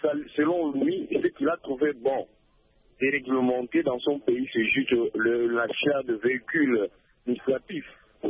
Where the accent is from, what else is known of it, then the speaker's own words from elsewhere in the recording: DR Congo; si par exemple chez nous en RDC